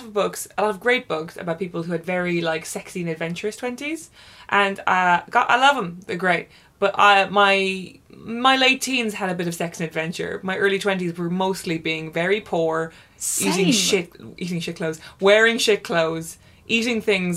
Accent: Dubai, United Arab Emirates; And I grew up in Dubai, everyone.

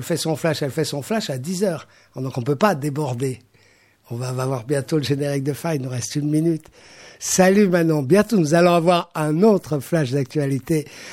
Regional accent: Belgium; also born or lived in Switzerland; je suis belge, et j'ai habité en Suisse.

